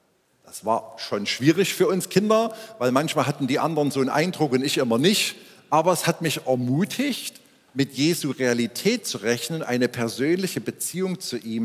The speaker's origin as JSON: {"language": "German", "town": "Schneeberg", "region": "Saxony", "country": "Germany", "tie": "born or raised there", "also_born_or_lived": "Zwickau", "said": "Ich bin in Zwickau geboren, weiß aber von meinen ersten drei Lebensjahren ganz, ganz wenig. Ich war 3 Jahre alt, dann sind wir nach Schneeberg ins Erzgebirge gezogen. Dort war mein Vater Pfarrer und meine Eltern haben noch 2 Kinder bekommen. Wir sind also 6 Geschwister."}